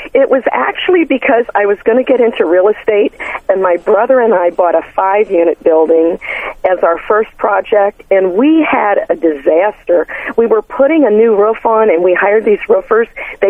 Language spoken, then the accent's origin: English; Cincinnati, Ohio, United States; I'm from Cincinnati, and I started buying locally.